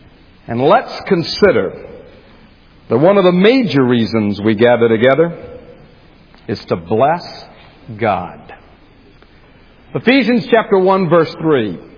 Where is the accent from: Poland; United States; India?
United States; the South; As you know, I am from the South